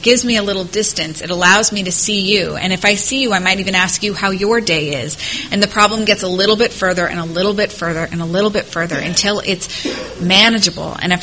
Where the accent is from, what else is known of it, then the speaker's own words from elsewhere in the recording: New York, United States; And I'm from New York, so having a lime tree made me feel like a farmer.